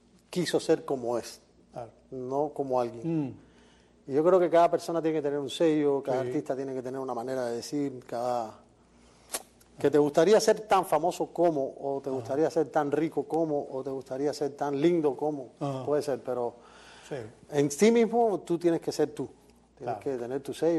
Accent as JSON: {"language": "Spanish", "region": "Havana", "country": "Cuba", "tie": "born or raised there", "said": "Nací en Pedao, me crié entre el Casino Deportivo de la Víbora. Estudié en el Pre de la Víbora."}